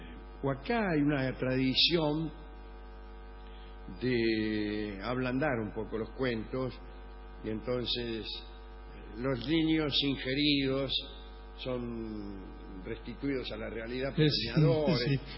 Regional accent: Argentina; Así somos los argentinos.

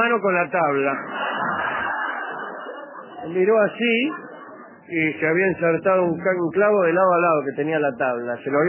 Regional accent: Spain; moved away; Yo creo que cuando vine de España

